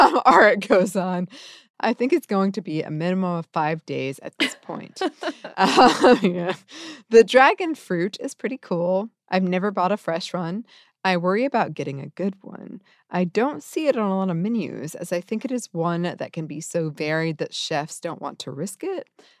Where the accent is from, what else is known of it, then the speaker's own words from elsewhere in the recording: Ohio, United States; Growing up in Ohio, we actually had a lot that grew in the creek behind us.